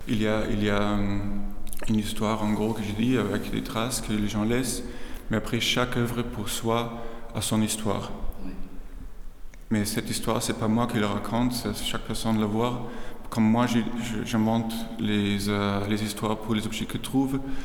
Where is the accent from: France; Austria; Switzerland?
Austria; first language German; French is a second language; Cette fois, c'est un titre allemand. C'est ma langue maternelle. Mais c'est encore plus un titre autrichien. Je suis d'Autriche